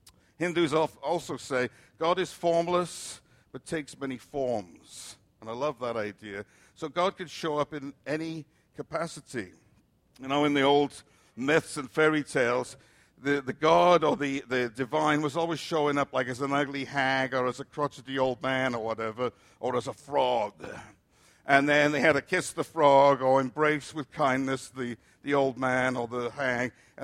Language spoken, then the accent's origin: English; Cardiff, Wales, United Kingdom; But they did it in my hometown of Cardiff.